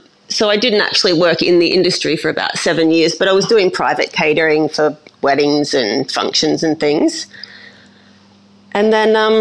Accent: Bairnsdale, Victoria, Australia; So I'm from Bairnsdale in Victoria, East Gippsland.

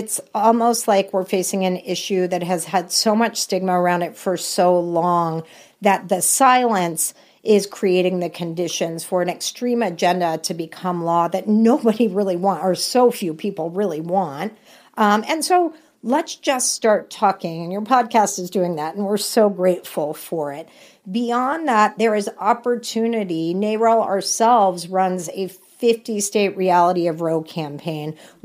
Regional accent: Texas, United States; my home state of Texas, I can't say it enough

